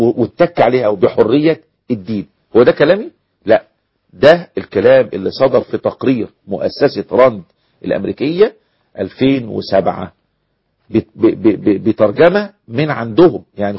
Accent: Egypt; انتوا فاكرين القصة اللي كانت من كام سنة طلعت عندنا في مصر

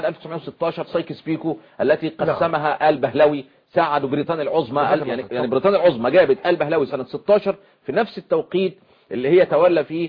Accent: Syria; عندنا في سوريا

